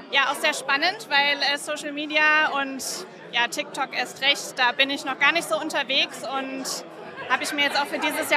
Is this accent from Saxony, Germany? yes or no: yes; Leipzig, Saxony, Germany; Aus Leipzig komme ich.